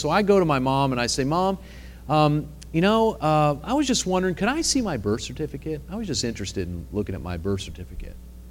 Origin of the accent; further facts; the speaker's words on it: Danbury, Connecticut, United States; born there; I was born in Danbury, Connecticut, supposedly, right?